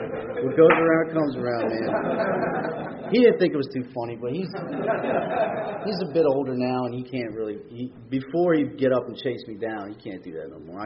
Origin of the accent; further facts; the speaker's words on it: Jersey City, New Jersey, United States; Like I said, I grew up in North Jersey, in Jersey City, and my uncles lived around me